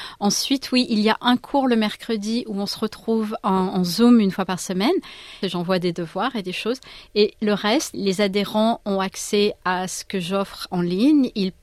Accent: Bordeaux, Nouvelle-Aquitaine, France; J'ai déjà bien sûr quelque chose en tête dans le sud-ouest, puisque moi, je suis bordelaise.

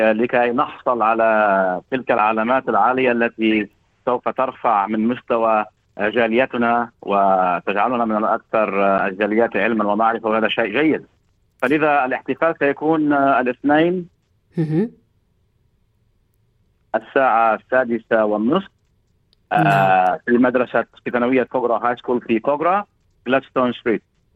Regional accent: Lebanon; نحن بشكل خاص كلبنانيين، بشكل عام كعرب

